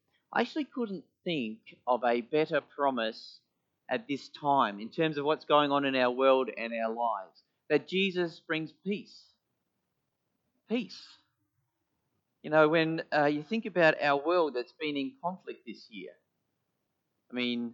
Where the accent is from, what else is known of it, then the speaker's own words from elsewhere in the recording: Noarlunga, South Australia, Australia; I was born in Nolunga, okay? I'm only dissing where I grew up.